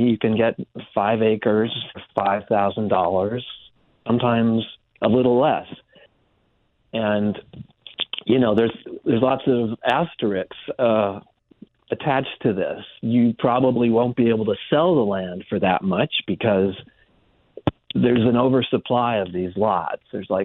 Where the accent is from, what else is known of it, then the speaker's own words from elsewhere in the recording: Colorado, United States; So I'm from Colorado